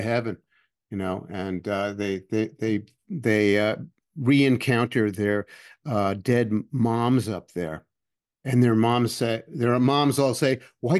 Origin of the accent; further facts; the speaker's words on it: United States; as an American Jew, I'm very embarrassed by people like Mark Elias and Norm Eisen and Michael Sussman